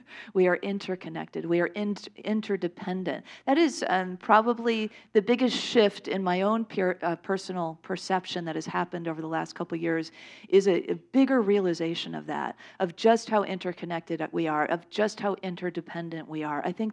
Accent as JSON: {"language": "English", "town": "Chicago", "region": "Illinois", "country": "United States", "tie": "born or raised there", "said": "I grew up in the Chicago area"}